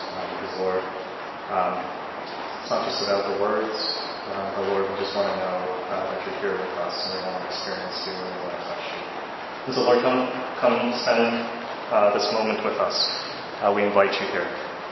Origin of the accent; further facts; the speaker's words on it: Vancouver, British Columbia, Canada; We're from Vancouver, British Columbia, Canada. We flew down here yesterday to spend the weekend with you guys.